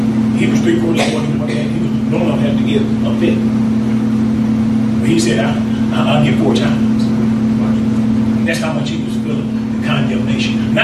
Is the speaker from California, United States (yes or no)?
no; Indianapolis, Indiana, United States; I'm from Indianapolis, you know.